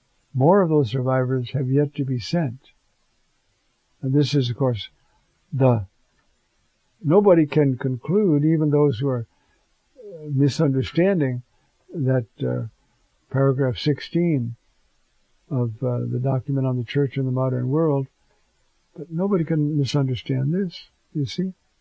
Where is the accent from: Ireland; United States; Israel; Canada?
Ireland; I'm Irish. I'm not Jewish. And yet I'm a priest.